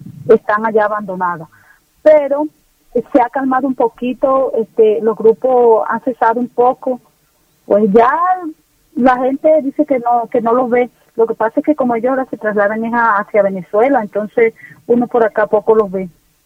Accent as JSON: {"language": "Spanish", "town": "El Molino", "region": "La Guajira", "country": "Colombia", "tie": "born or raised there", "said": "En este momento estoy ya en mi pueblo natal, el Molino Guajira."}